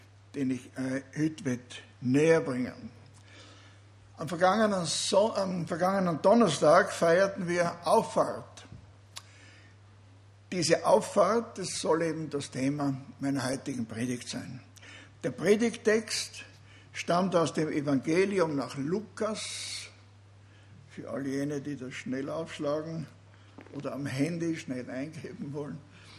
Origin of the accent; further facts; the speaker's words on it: Vienna, Austria; Ich komme ja aus Wien, wie alle wissen, die mich kennen.